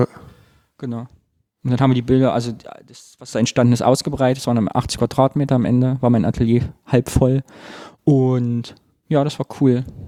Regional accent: Cologne, North Rhine-Westphalia, Germany; es gibt Menschen in Zollstock, wo ich herkomme

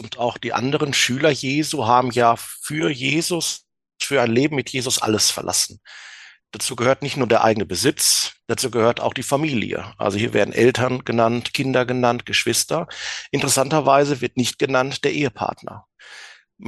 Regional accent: North Rhine-Westphalia, Germany; ich komme ja aus dem Münsterland

